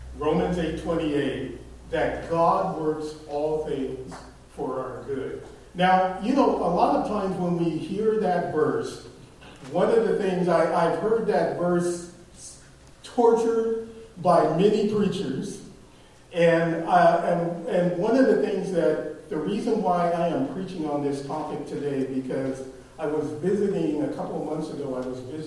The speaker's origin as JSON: {"language": "English", "town": "Sacramento", "region": "California", "country": "United States", "tie": "born or raised there", "said": "I grew up here in Sacramento. I'm a native here. You don't find many natives in Sacramento, but I am a native of Sacramento."}